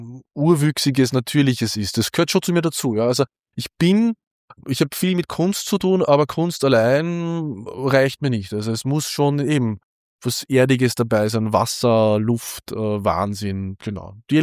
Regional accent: Upper Austria, Austria; now in Vienna, Austria; sie beginnt auch tatsächlich in Oberösterreich, weil ich bin an der Traun aufgewachsen und habe immer schon viel Zeit am Wasser verbracht.

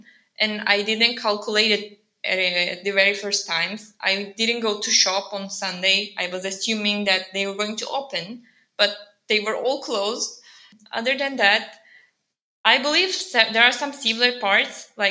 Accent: Ankara, Turkey; English is a second language; now in Ravenna, Italy; It's not comparable, honestly, because I come from Ankara, which is a very big city.

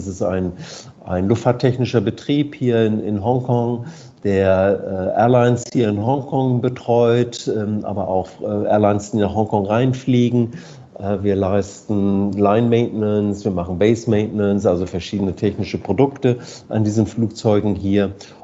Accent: Hamburg, Germany; ich komme aus Hamburg

